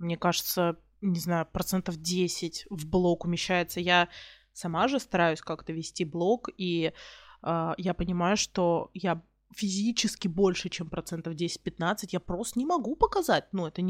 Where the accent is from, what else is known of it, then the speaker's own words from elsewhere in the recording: Kursk, Kursk Oblast, Russia; а я как бы из Курска в Москву доеду 5 часов на поезде